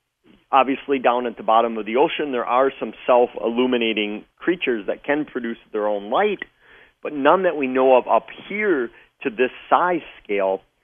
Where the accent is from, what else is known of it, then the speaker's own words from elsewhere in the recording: Wisconsin, United States; Well, Wisconsin is my home state.